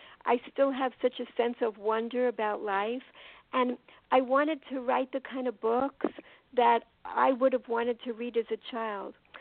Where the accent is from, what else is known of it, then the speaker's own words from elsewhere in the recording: Forest Hills, New York, United States; also born or lived in Israel; now in Baltimore, United States; I'm calling now from Baltimore, Maryland, and I'm originally from Queens, New York, Forest Hills, New York, and I also spent 10 years living in Israel.